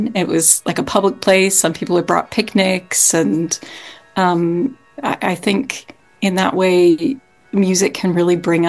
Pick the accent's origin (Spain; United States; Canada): Canada; I think that there is something significant about being a Canadian composer.